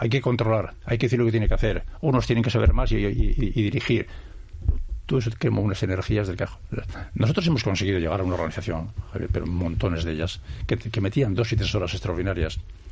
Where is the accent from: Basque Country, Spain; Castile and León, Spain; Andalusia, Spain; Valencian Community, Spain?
Basque Country, Spain; Sopuerta; soy de Sopuerta, no soy del centro de Bilbao